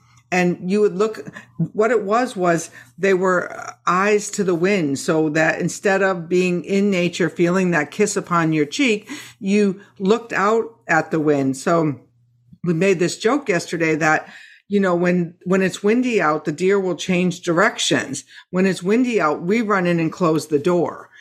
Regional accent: Maine, United States; I grew up partly in Maine. And my mom lives in Maine

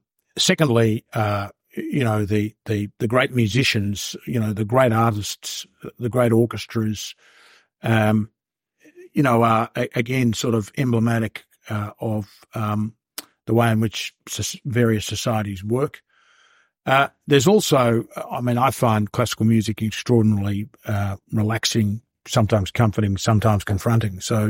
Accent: Melbourne, Victoria, Australia; I remember going to the Melbourne Symphony because I grew up in Melbourne.

